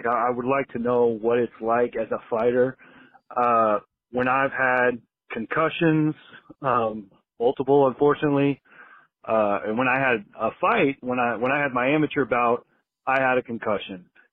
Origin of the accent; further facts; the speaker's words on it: Galveston, Texas, United States; I'm from Galveston, Texas.